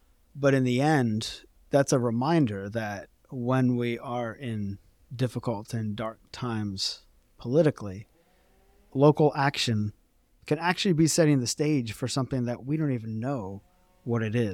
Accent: Richmond, Virginia, United States; now in Alexandria, United States; I grew up outside of Richmond, Virginia. I live in Alexandria, Virginia.

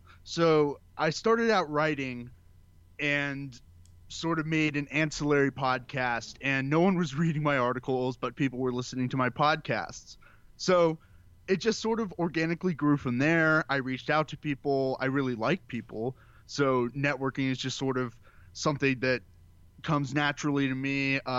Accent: Dallas, Texas, United States; I'm from Dallas, right. Texas.

